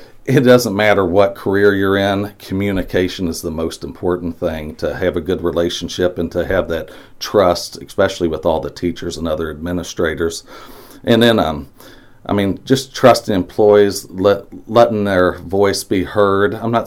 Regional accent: Monroe City, Missouri, United States; now in Mexico, United States; Well, I grew up in Monroe City. I've been here in Mexico for 21 years.

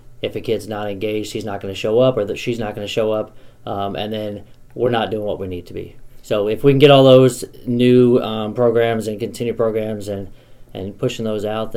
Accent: Mexico, Missouri, United States; I'm born and raised in Mexico. I've been here my whole life.

